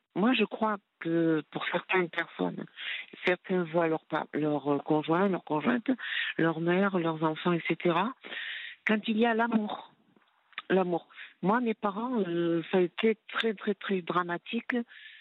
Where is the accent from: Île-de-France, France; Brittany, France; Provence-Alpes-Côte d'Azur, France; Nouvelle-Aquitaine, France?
Provence-Alpes-Côte d'Azur, France; accent: southern; Bon, moi, j'ai un accent, je suis du sud, enfin du Vaucluse, voilà.